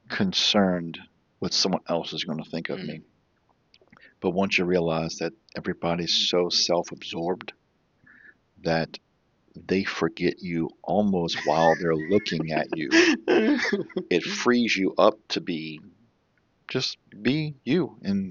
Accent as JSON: {"language": "English", "town": "New Orleans", "region": "Louisiana", "country": "United States", "tie": "born or raised there", "said": "And born and raised in New Orleans and worked at a design company downtown."}